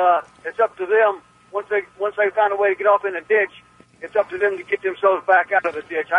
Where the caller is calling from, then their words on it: Maryland, United States; I'm on the highway, probably up around somewhere in Queen Anne County, Maryland, perhaps.